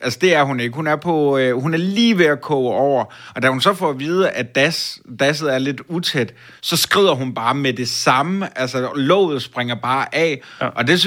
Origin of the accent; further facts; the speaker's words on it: North Denmark Region, Denmark; nu er jeg selv fra Nordjylland, gør jeg meget ud af at nævne i alle podcast, jeg har.